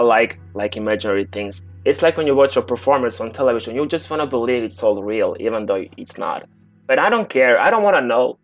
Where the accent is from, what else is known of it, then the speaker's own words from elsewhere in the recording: Croatia; which makes sense, you know, but like I'm from Croatia.